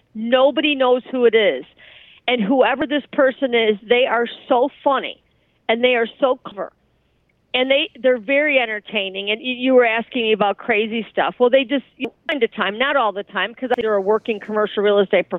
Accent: Chicago, Illinois, United States; I'm from Chicago, so I was kind of sheltered being just, you know, in one market.

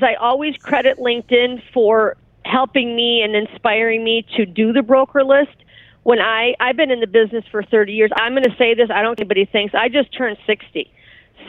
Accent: Chicago, Illinois, United States; I'm from Chicago, so I was kind of sheltered being just, you know, in one market.

